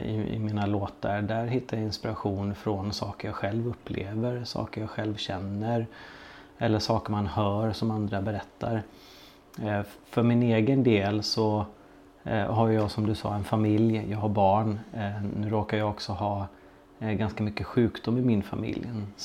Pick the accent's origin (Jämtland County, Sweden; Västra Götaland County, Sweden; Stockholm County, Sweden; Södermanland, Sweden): Stockholm County, Sweden; Ekerö; Ja, jag kommer från Ekerö, strax utanför Stockholm.